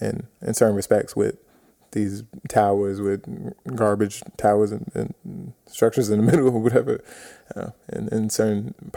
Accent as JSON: {"language": "English", "region": "New York", "country": "United States", "said": "I always would say I'm from New York or from, you know, from America."}